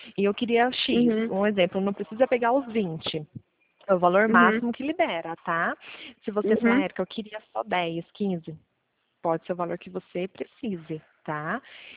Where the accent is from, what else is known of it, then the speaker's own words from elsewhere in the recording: São Paulo, Brazil; eu sou do interior de São Paulo